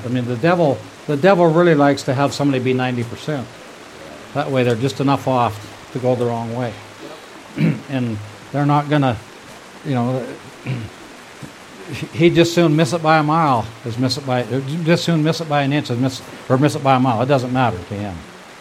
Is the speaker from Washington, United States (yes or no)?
no; Turner, Montana, United States; I grew up in Turner, Montana, which had we had a Catholic and a Lutheran church there